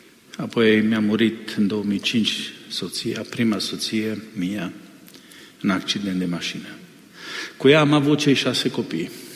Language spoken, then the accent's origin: Romanian; Timișoara, Timiș County, Romania; Vin din Timișoara, sunt profesor de teologie și pastor. Am 6 copii, 5 mai sunt în viață și am 7 nepoți